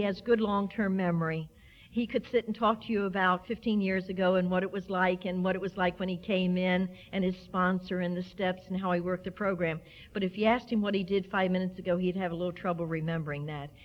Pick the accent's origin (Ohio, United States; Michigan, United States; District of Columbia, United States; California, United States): District of Columbia, United States; Washington; born there; I'm really an Irish person that got switched by some drunken nun in Providence Hospital in Washington, D.C. on July 30th, 1939.